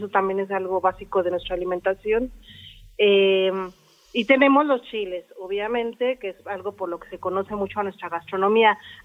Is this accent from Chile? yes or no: no; Mexico; por eso nosotros, como mexicanos, desarrollamos este sabor y saberes sobre los picantes